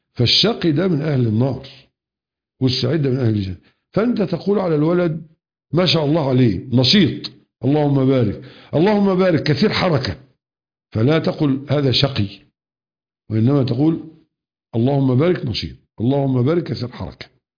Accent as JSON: {"language": "Arabic", "country": "Egypt", "said": "دي عادات وتقاليد عندنا في مصر."}